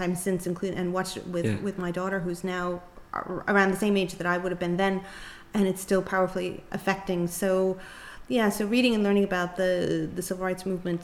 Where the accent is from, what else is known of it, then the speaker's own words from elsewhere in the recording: United States; when you're a child growing up in the United States is always presented as the best country in the world